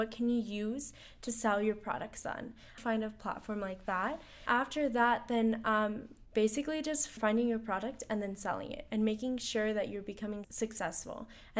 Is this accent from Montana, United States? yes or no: no; San Francisco, California, United States; I'm originally from San Francisco.